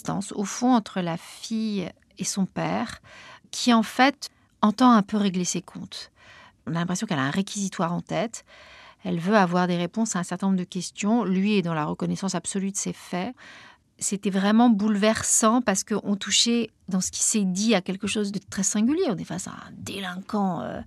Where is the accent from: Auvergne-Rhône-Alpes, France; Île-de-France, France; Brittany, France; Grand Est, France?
Île-de-France, France; Paris; je suis une femme, je suis journaliste, je suis parisienne.